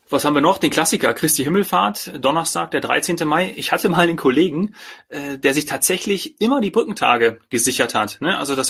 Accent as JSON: {"language": "German", "region": "Hesse", "country": "Germany", "said": "Also das kannte ich zum Beispiel bei uns in Hessen war das irgendwie nicht so"}